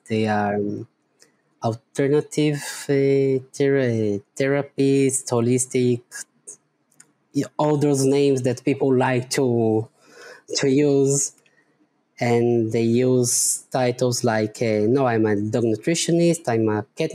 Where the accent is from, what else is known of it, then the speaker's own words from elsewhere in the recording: Brazil; first language Portuguese; English is a second language; that's the advantage that I'm from Brazil and I can study in Portuguese